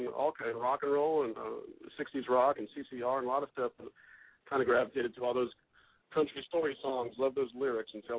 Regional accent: Fort Myers, Florida, United States; also born or lived in Tampa; I was born in Tampa, halfway through that fun decade of the 60s, and I grew up in Fort Myers, Florida, North Fort Myers.

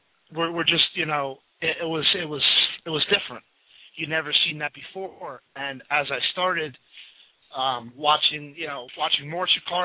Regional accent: Bethlehem, Pennsylvania, United States; He actually lived for a short while in my hometown of Bethlehem, PA

